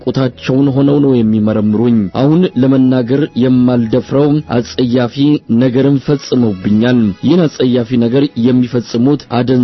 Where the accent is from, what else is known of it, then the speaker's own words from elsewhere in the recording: Amhara, Ethiopia; የሰሜን ጎንደር ተወላጅ ነኝ።